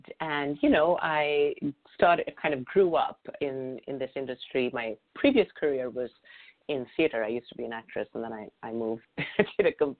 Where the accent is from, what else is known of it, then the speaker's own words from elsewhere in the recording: India; I'm originally from India.